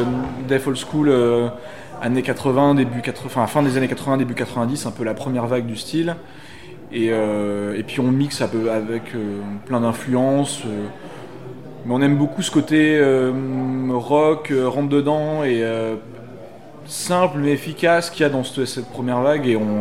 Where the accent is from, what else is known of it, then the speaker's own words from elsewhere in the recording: Grenoble, Auvergne-Rhône-Alpes, France; On est de Grenoble, oui.